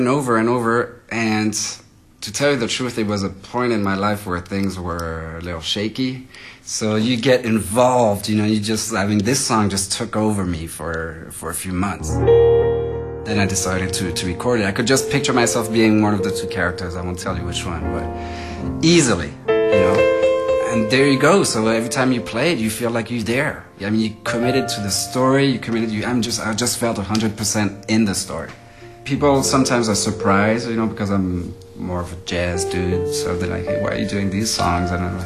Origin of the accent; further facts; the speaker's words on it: France; now in New York City, United States; I'm a pianist. I grew up in France. I've been based in New York City now for 18 years.